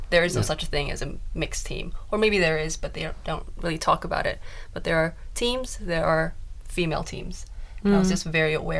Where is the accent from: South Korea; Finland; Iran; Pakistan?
South Korea; English is a second language; now in Australia; Because I'm not Australian, and I'll never be Australian.